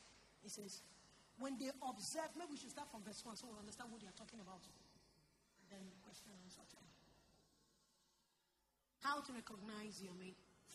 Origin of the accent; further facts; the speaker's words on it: Southeast, Nigeria; As an Igbo person growing up in Igbo land, we had Igbo culture that you use to negotiate everything you